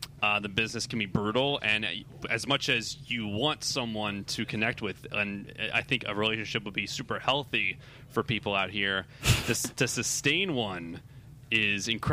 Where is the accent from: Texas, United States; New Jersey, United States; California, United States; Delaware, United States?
Delaware, United States; I'm from Delaware.